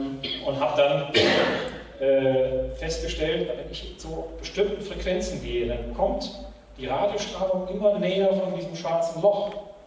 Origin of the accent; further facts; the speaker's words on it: Frechen, North Rhine-Westphalia, Germany; Wir kommen aus der Frechener Nähe von Köln. Da wohne ich auch heute noch. Und bin aber am Lehrstuhl in Holland, in Winwegen.